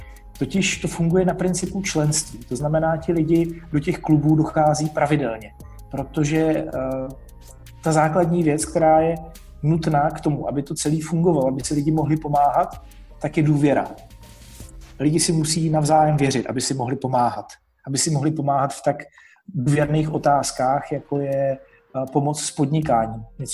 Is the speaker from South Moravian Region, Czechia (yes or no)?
yes; Brno, South Moravian Region, Czechia; born there; pořídil jsem licenci pro svoje rodné město Brno